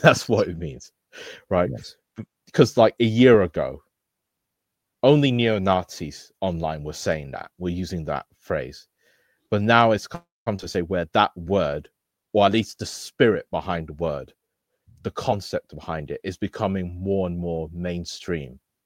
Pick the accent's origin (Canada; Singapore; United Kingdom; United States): United Kingdom; England; born there; I was born in England, and also my father is white English guy. So he's Jewish as well.